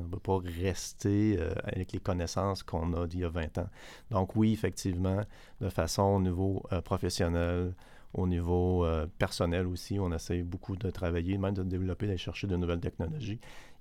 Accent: Quebec City, Quebec, Canada; also born or lived in Montreal; Je suis originaire de Québec, en passant, je suis né à Québec. Je suis parti étudier à Montréal

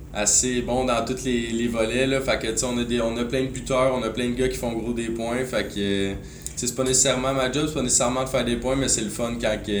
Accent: Shefford, Quebec, Canada; j'ai 20 ans. Je viens de Shefford. Ben, j'ai toujours vécu dans la région ici. Mon père habite à Coansville. Ma mère, elle habite à Shefford. Fait que je suis un petit gars d'ici.

